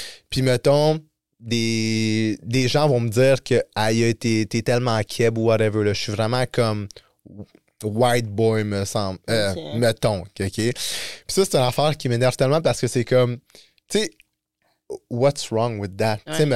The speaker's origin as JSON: {"language": "French", "region": "Quebec", "country": "Canada", "tie": "born there", "accent": "Quebecois", "said": "mais comme, qu'est-ce que ça veut dire parce que j'ai un accent keb, parce que je suis né ici"}